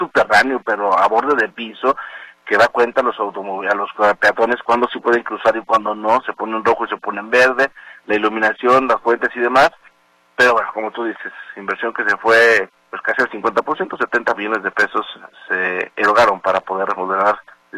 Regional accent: Guadalajara, Jalisco, Mexico; si uno como tapatío no sabe dónde está un contenedor para basura en el centro de Guadalajara

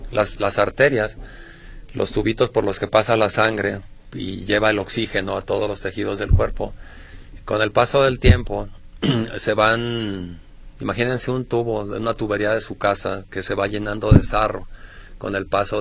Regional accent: Mexico; Pues, si así somos los mexicanos.

